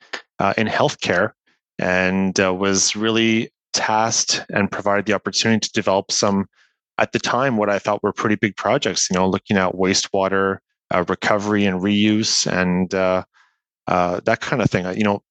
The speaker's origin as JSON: {"language": "English", "town": "Winnipeg", "region": "Manitoba", "country": "Canada", "tie": "born or raised there", "said": "I'm a prairie boy at heart. I grew up in Winnipeg, Manitoba."}